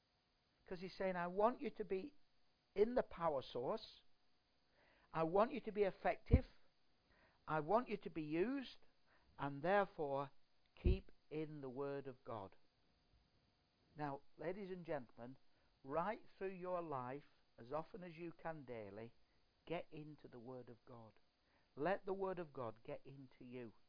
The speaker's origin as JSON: {"language": "English", "country": "Ireland", "said": "And that's because I'm from Ireland."}